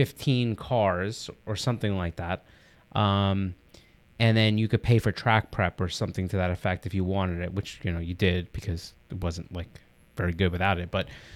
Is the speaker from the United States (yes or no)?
yes; Long Island, New York, United States; like, we're from Long Island, for those that are listening, whatever.